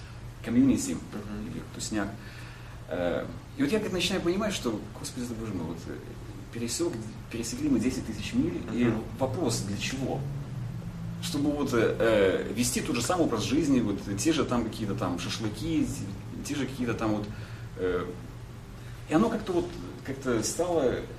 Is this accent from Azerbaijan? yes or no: no; Belarus; вот это конкретно говорил, что я всем белорус.